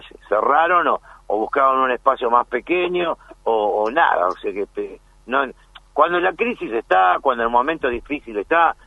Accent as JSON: {"language": "Spanish", "town": "Morón", "region": "Buenos Aires Province", "country": "Argentina", "said": "Imagínense que yo soy de Morón"}